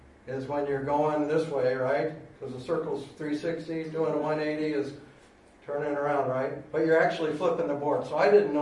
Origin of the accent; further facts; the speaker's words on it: San Francisco, California, United States; I'm from San Francisco, so maybe San Francisco